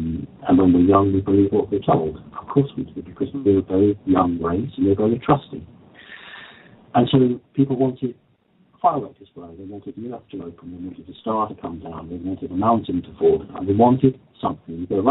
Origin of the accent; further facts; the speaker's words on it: United Kingdom; First of all, I'm obviously British and I use the word mantid.